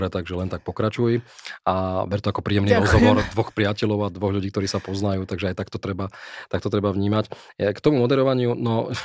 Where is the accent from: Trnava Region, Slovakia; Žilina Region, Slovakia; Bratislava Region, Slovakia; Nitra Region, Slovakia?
Trnava Region, Slovakia; Trnava; Ja som Trnavčan, takže v Trnave som organizoval takéto podujatie